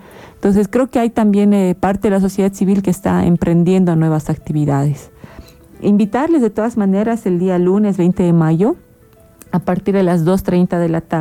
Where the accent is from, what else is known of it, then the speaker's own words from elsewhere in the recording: Cochabamba, Bolivia; va a haber una demostración de comidita tradicional a media tarde, como buen cochabambino que se respeta.